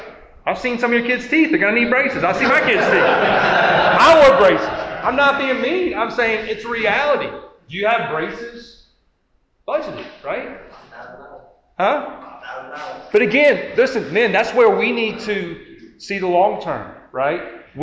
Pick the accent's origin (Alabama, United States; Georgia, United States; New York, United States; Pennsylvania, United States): Georgia, United States; now in Louisiana, United States; I'm from Georgia. I didn't know about driving school. Here in Louisiana, you got to go to driving school to get your license.